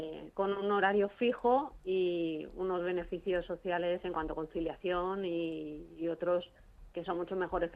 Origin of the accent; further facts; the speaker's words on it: Madrid, Community of Madrid, Spain; soy de Madrid.